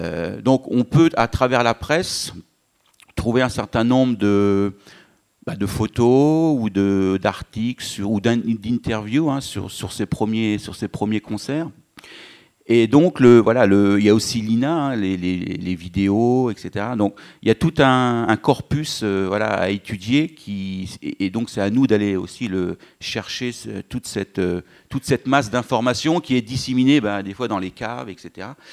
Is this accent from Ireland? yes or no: no; Caen, Normandy, France; moi plutôt sur la basse Normandie, parce que je suis plutôt de Caen